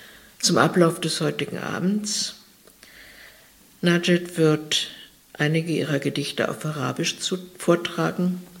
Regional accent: Weimar, Thuringia, Germany; now in Berlin, Germany; Und ihr Anfang in Deutschland war hier in Weimar, das auch meine Heimatstadt ist, ganz zufällig, aber ich bin schon sehr lange in Berlin.

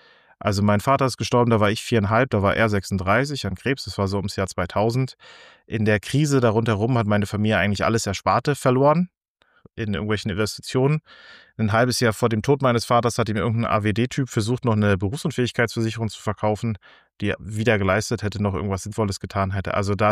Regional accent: Schleswig-Holstein, Germany; also born or lived in Neuruppin / Dresden; Geboren bin ich im schönen Brandenburg in Neuruppin, aufgewachsen zum Großteil in Schleswig-Holstein, zum Studium der Psychologie dann nach Dresden gezogen, so 2015

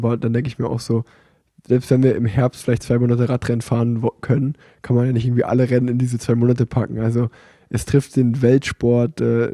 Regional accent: Cologne, North Rhine-Westphalia, Germany; als Kölner, der in Köln wohnt

